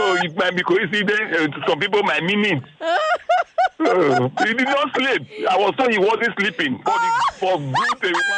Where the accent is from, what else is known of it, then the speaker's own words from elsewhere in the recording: Edo, Nigeria; That I told him I am from Edo.